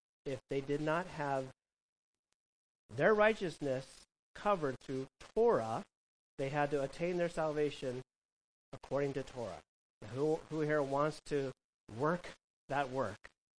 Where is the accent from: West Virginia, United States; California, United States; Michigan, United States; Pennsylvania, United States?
California, United States; When I came from Southern California, we're more suburb